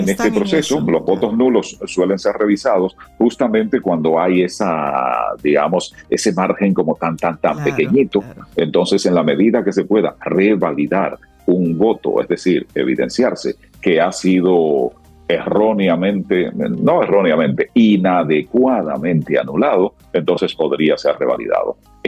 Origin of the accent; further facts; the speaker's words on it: Dominican Republic; Y la nota que tenemos como República Dominicana es mala.